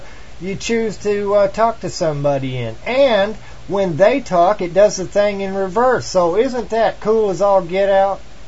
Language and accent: English; Missouri, United States; Like, I'm from Missouri, so sometimes when I talk, I sound funny or something like that. I sound like a redneck.